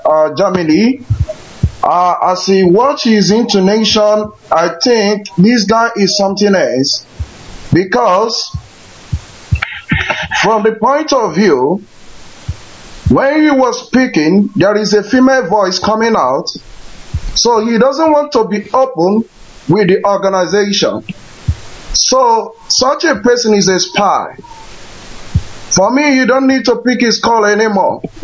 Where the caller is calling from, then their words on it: Malaysia; I'm calling from Malaysia.